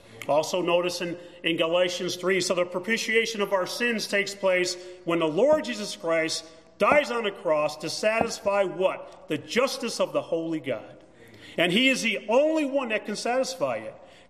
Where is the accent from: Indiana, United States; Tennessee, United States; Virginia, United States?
Indiana, United States; Gary; I grew up in Gary, and I remember we'd be going to like downtown Gary.